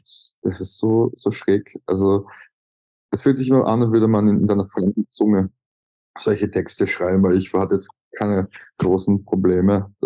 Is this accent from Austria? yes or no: yes; Austria; Das kann man bei uns in Österreich studieren.